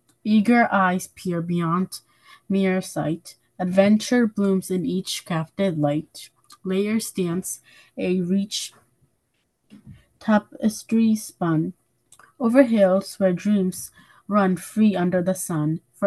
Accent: Hudson, New York, United States; I'm 11 years old, and I'm also from Hudson.

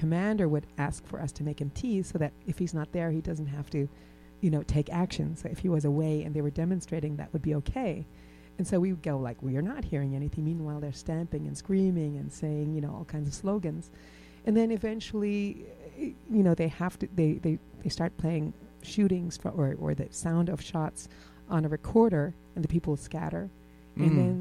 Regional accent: Germany; now in United States; I'm an immigrant from Germany. I'm German-American.

